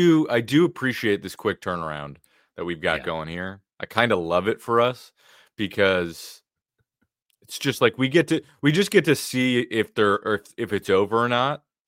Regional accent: New Jersey, United States; My mom, whenever we grew up in New Jersey and we used to watch the Giants.

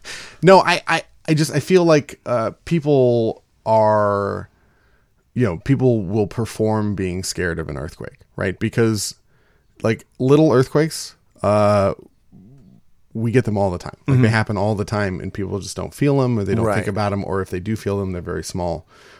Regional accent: California, United States; I'm from California. I've felt tons of earthquakes.

